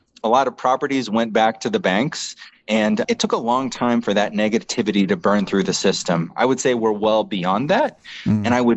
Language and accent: English; United States; So in my home country of the USA, that's a very small percentage compared to what it was, say, 20 years ago.